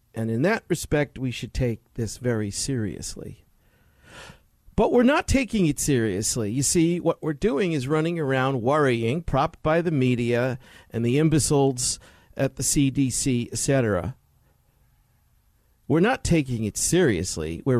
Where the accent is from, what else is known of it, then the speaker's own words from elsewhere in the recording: Queens, New York, United States; born there; By the way, I was born in Corona. Corona, Queens.